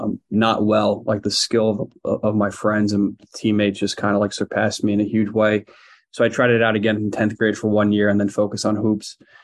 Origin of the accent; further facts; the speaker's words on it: Long Island, New York, United States; Yeah, so I grew up on Long Island.